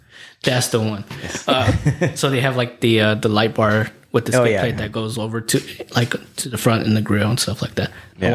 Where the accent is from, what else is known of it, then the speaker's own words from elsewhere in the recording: San Antonio, Texas, United States; born there; also born or lived in Liberal / College Station; now in Katy, United States; I was born in San Antonio.